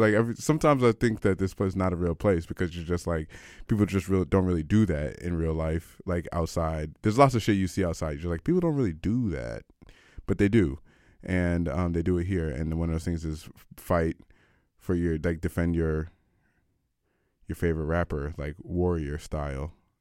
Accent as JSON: {"language": "English", "country": "United States", "said": "I'm American"}